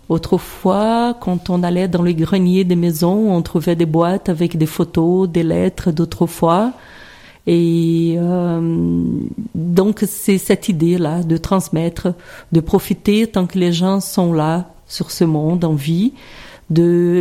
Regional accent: Brazil; now in France; Et finalement je me sens pas ni brésilienne ni française parce qu'actuellement je suis française aussi.

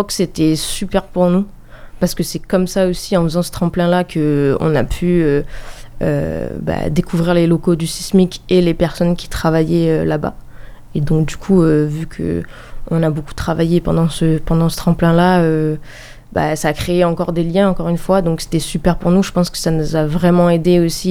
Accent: Marseille, Provence-Alpes-Côte d'Azur, France; On est de Marseille

